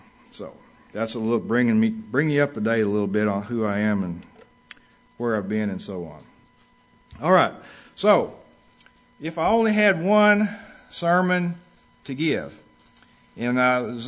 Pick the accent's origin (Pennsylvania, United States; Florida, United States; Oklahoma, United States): Oklahoma, United States; So I grew up in Oklahoma.